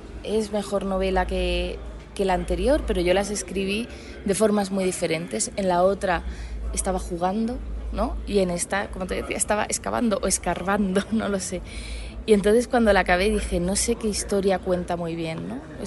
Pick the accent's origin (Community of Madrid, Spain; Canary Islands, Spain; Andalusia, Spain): Community of Madrid, Spain; Madrid; Yo soy de Madrid, ¿no?